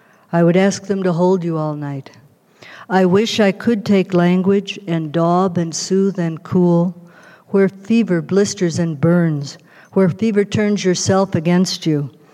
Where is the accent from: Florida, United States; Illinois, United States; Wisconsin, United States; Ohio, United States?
Illinois, United States; Libertyville; I grew up in Libertyville, Illinois. We had one movie theater. It played Walt Disney movies. You had to sneak over to Lake Forest to see B movies.